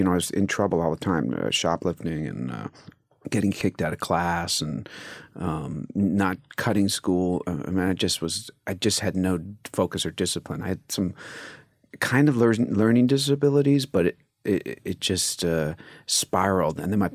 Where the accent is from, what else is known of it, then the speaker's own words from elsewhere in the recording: New York, United States; also born or lived in New Hampshire / Florida; In mainly Westchester. So I was born in New Rochelle, and then I was in White Plains and Scarsdale.